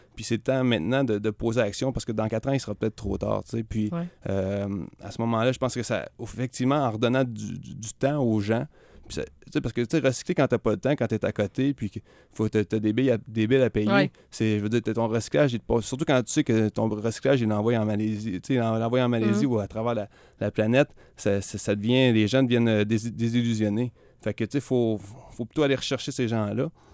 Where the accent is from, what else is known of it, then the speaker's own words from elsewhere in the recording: Quebec, Canada; faut qu'on commence à se lever debout en tant que Québécois, puis il faut qu'on commence à parler fort.